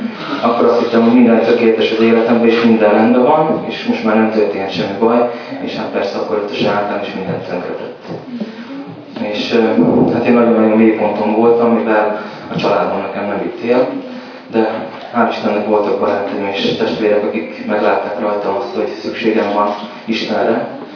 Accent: Zakarpattia Oblast, Ukraine; moved away as an adult; now in Hungary; én Kárpátalján születtem, Ukrajnában, akkor még Szovjetunió volt 1979-ben, és ott hát katolikus családban nevelkedtem

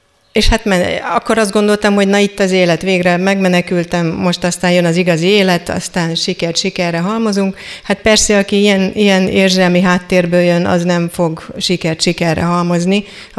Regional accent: Debrecen, Hajdú-Bihar, Hungary; Debrecenben nőttem föl, nem olyan nagyon messze innen.

